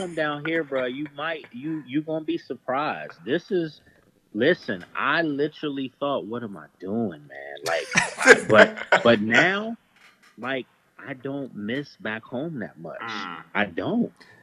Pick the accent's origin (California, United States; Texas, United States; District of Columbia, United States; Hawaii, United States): District of Columbia, United States; Washington; I'm from Northeast, man.